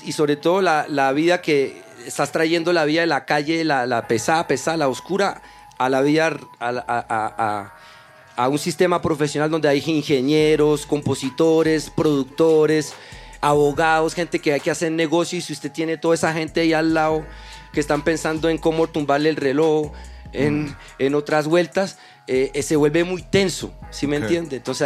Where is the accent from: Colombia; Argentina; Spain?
Colombia; Yo como buen colombiano no desperdicié ni una.